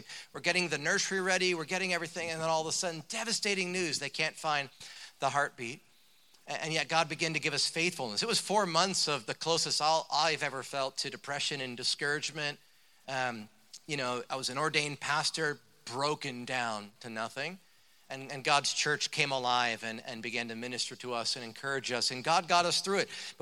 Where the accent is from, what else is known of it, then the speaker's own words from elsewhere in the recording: New Jersey, United States; I was from New Jersey. We're not compassionate by default, okay?